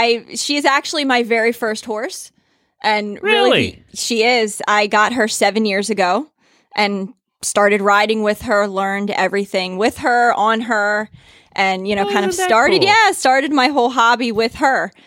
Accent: Dunnellon, Florida, United States; from Dunellen, Florida

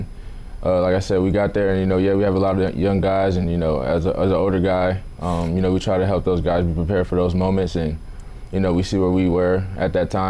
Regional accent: Baton Rouge, Louisiana, United States; I mean, I think everybody growing up in Baton Rouge, you know, loves to watch LSU football.

